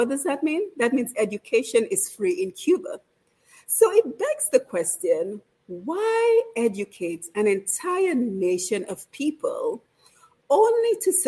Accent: Dominica; So if you're from the Caribbean like I am, I'm from Dominica, not to be confused with the Dominican Republic

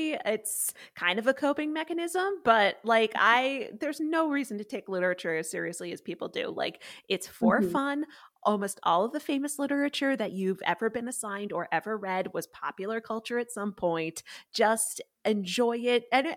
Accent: Connecticut, United States; And there was either AP English or a class called UConn English, because I'm from Connecticut.

